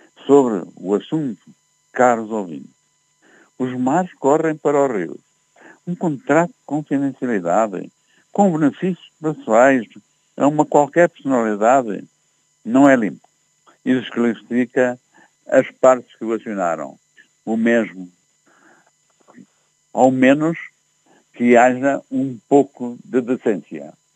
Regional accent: Portugal; Que pena e vergonha como português

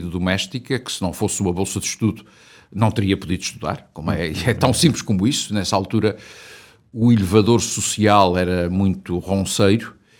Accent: Azores, Portugal; now in Coimbra, Portugal; eu sou dos Açores, cada vez com mais honra, devo dizer, da Ilha Terceira.

